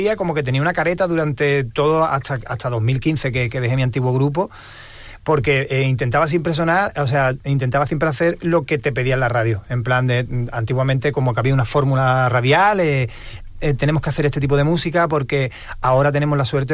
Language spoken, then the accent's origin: Spanish; Jerez de la Frontera, Andalusia, Spain; soy de Jerez y consumo el flamenco, es algo que se huele en las calles de mi tierra.